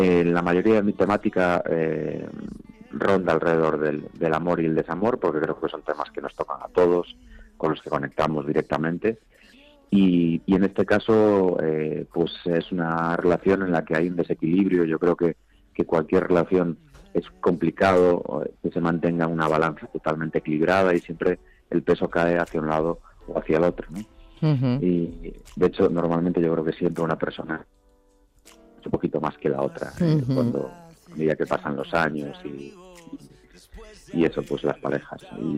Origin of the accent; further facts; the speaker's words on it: Galicia, Spain; Pues está grabado en mi tierra, en Galicia, concretamente en la zona de Arrías Baixas.